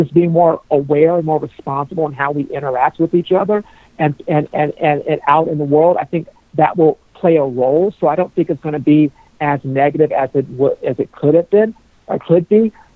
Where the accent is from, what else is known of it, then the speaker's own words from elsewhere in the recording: Arizona, United States; I'm originally from Arizona out west